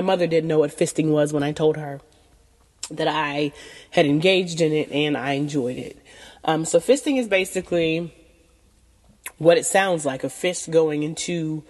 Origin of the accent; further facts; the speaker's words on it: the South, United States; I grew up in the South, and I was raised to believe that a woman conducts herself a certain way in the bedroom.